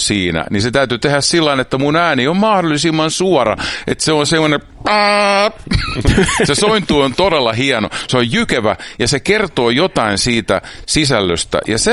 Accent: Tampere, Pirkanmaa, Finland; Mä en ole pohjalainen, mä oon syntyperäinen Tampereella

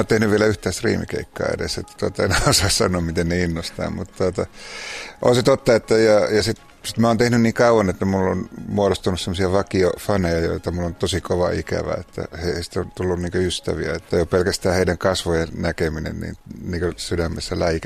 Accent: Oulu, North Ostrobothnia, Finland; Mä oon Oulusta kotoisin

